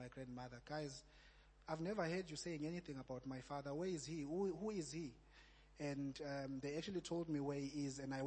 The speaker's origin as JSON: {"language": "English", "country": "South Africa", "tie": "born or raised there", "said": "as a young man growing up in South Africa."}